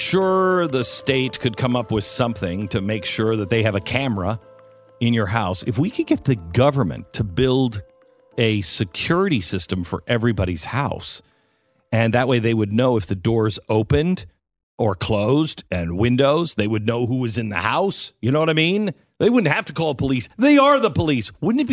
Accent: Seattle, Washington, United States; I lived in Seattle. I grew up in Seattle. I've never had this much problem with water in my life.

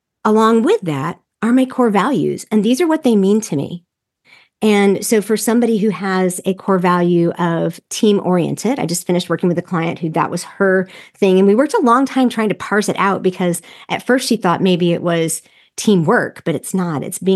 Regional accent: the South, United States; And you know, I'm from the South and from the evangelical culture.

